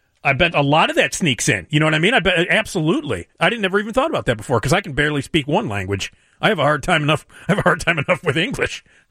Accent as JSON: {"language": "English", "town": "Chicago", "region": "Illinois", "country": "United States", "tie": "born there", "said": "My folks are from Rhode Island. I was born in Chicago in 1944."}